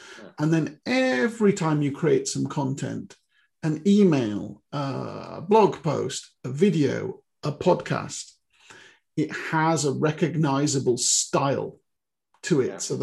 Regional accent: United Kingdom; Yes, I'm a British copywriter. I'm based in South Wales.

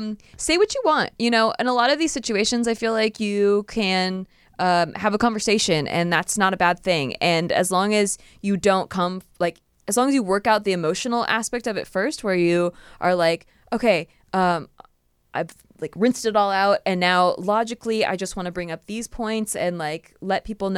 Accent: Santa Barbara, California, United States; Santa Barbara.

